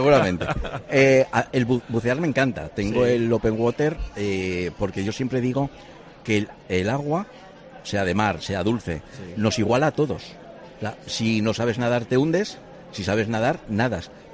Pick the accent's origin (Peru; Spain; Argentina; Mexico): Spain; Zaragoza, Aragon; De Zaragoza.